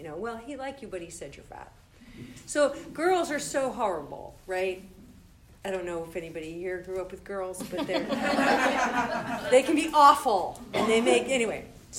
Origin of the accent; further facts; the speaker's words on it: Berkeley, California, United States; So I grew up in Berkeley, and I didn't wear my shoes or brush my hair until I was about 12